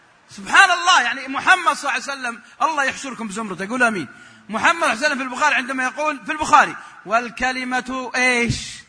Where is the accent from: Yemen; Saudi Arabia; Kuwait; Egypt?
Saudi Arabia